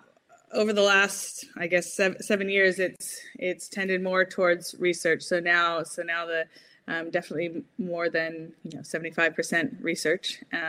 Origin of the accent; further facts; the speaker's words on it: California, United States; moved away as an adult; now in Oxford, United Kingdom; I'm currently in Oxford, United Kingdom, but as I was saying earlier, as you can tell from my accent, didn't grow up here. I grew up in California.